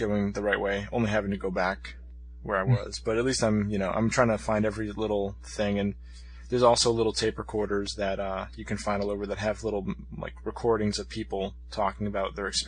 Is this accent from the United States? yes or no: yes; United States; That's cool for me as an American.